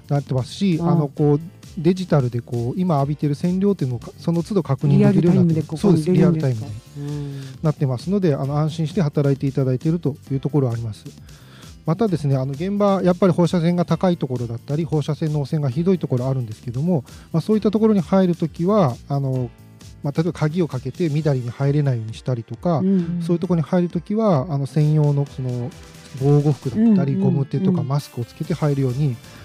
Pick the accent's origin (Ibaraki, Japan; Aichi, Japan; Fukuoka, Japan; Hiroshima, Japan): Fukuoka, Japan; now in Tokai, Japan; で、私出身は福岡なんですけど、原電に就職した後は東海村の方にやってきました。